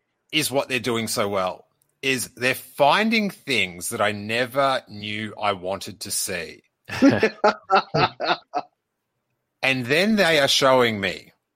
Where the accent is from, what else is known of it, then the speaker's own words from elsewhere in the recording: Australia; I'm an Aussie. I can read Australian.